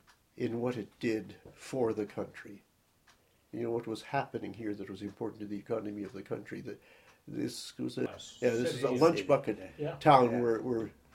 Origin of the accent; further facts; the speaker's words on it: Manitoba, Canada; Yes. Oh, yes.